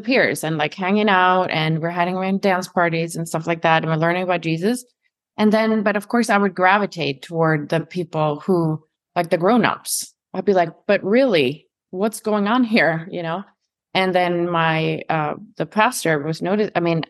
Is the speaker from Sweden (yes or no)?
yes; Sweden; I grew up in Sweden